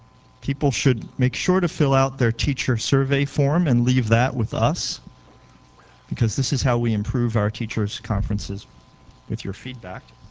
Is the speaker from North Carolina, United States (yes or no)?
no; Philadelphia, Pennsylvania, United States; I'm from the Philadelphia area, and when I was a kid, I was kind of like a math physics nerd kind of kid